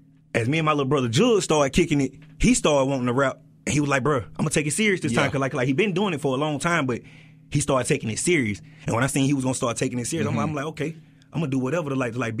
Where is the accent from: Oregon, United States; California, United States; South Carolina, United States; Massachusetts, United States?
South Carolina, United States; Anderson; also born or lived in Chattanooga, United States; Man, like I was born in South Carolina, but when I was, like, 6 years old, I moved to, like, Chattanooga, Tennessee.